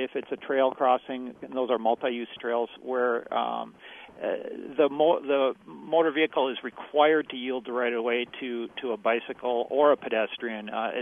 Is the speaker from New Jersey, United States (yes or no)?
no; Milwaukee, Wisconsin, United States; Hey, I don't know if your listeners can tell by my accent, but I'm a Milwaukee guy, born and raised, grew up on